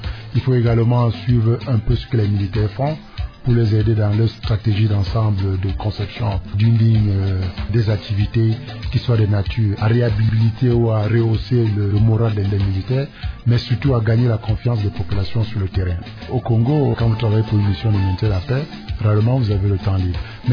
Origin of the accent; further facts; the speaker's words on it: Cameroon; je suis né un certain 28 octobre, je suis Camerounais bien sûr